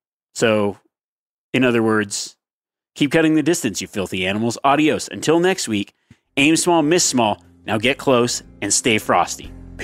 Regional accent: Reno, Nevada, United States; It'll be in my hometown of Reno, Nevada for the Pope and Young Convention.

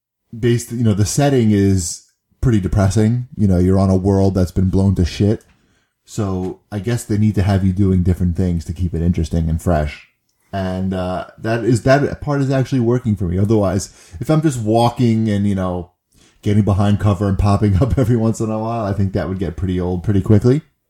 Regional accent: New York, United States; Yeah, well, what do you want from me? I'm a Jew from New York. What do you want?

